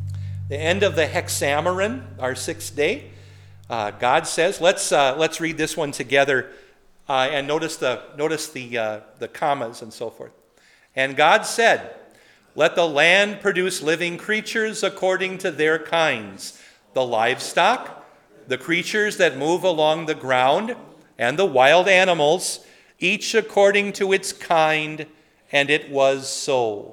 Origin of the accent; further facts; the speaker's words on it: Poynette, Wisconsin, United States; Back in my hometown of Poinette, they also herd buffalo in small numbers.